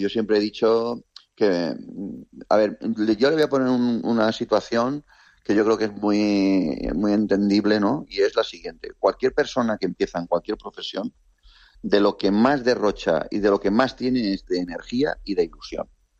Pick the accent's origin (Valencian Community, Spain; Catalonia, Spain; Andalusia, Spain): Valencian Community, Spain; Elda